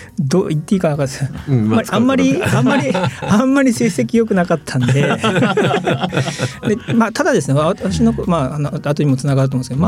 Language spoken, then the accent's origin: Japanese; Kyushu, Japan; まあ、そもそもずっと生まれも育ちも九州ですので、そこに貢献するのはありかなと思って入ったのが実態